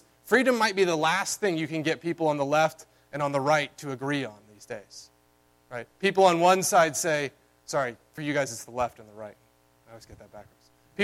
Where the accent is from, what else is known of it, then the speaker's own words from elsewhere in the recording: the South, United States; I'm from the South, maybe they send a casserole.